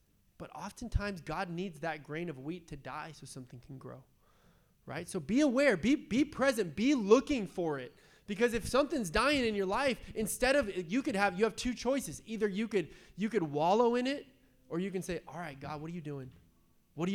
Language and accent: English; San Diego, California, United States; growing up in San Diego, like, yeah, we used to get in fights and stuff, you know, like, we were hard and we were tough